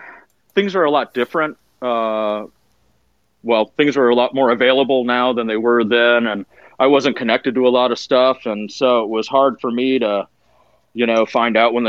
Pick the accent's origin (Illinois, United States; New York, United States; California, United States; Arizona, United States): Arizona, United States; Scottsdale; from Scottsdale